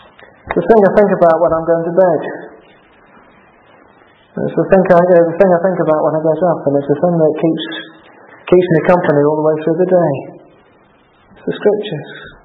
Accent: United Kingdom; You know, we're British, we talk about the weather.

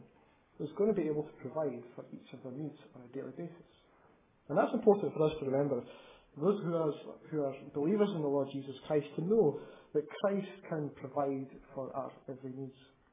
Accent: Arbroath, Scotland, United Kingdom; I grew up in Arbroath, just up past Dundee, spent 25 years of my life there.

